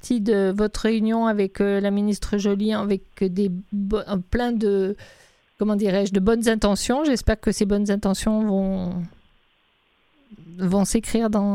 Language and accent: French; France; je suis française et l'anglais n'est pas ma langue.